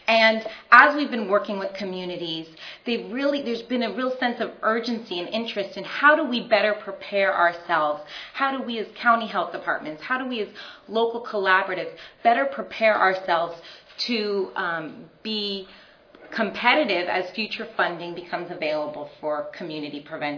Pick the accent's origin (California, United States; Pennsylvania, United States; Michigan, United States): California, United States; San Francisco; San Francisco, California, my hometown.